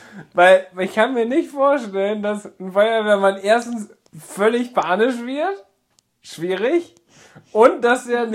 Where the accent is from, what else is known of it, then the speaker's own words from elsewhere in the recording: Papenburg, Lower Saxony, Germany; ich komme gebürtig aus Papenburg, bin da aufgewachsen, habe auch meine Ausbildung da gemacht, bin in die Berufsschule gegangen, die auch in Papenburg ist